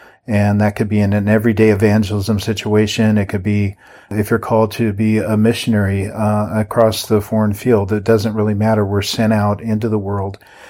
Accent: Seattle, Washington, United States; I'm just a guy that was addicted to heroin for a number of years in my hometown of Seattle.

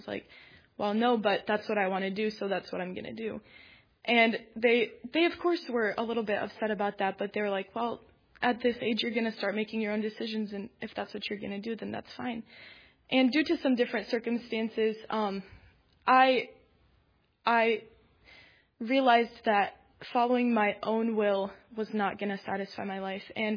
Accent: Columbiaville, Michigan, United States; I am a freshman, 3-year theology major now. I'm from Columbiaville, Michigan.

